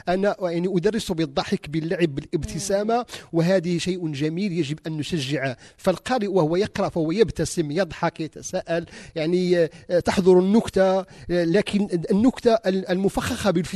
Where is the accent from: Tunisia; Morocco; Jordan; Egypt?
Morocco; ونحن يعني كمغاربة